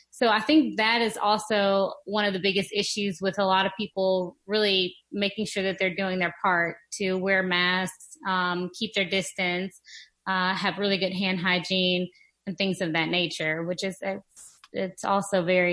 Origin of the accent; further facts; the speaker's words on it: Sudan; now in United States; Where are you from? And I say Sudan.